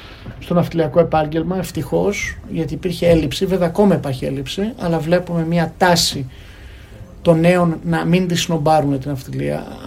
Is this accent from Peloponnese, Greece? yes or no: no; North Aegean, Greece; Ναι, εγώ δεν είμαι τα Καρδάμιλα, αλλά είμαι από Τυχείο.